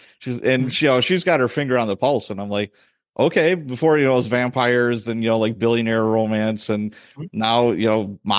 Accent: Ireland; I'm the Irish guy here.

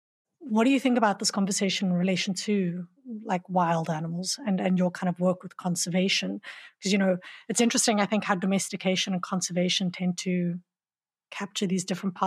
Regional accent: South Africa; I'm from South Africa and I'm a white South African

